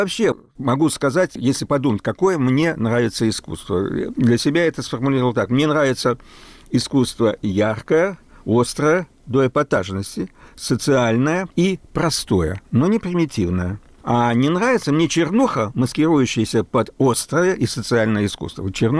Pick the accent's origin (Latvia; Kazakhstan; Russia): Latvia; Riga; first language German; Russian is a second language; Мой первый язык же был немецкий. И отец меня водил в Риге в магазин стран народной демократии